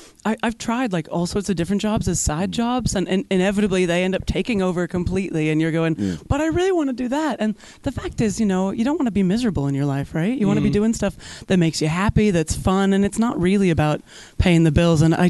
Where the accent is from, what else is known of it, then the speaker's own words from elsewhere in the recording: United States; And I think between that and being American, like, I love Halloween.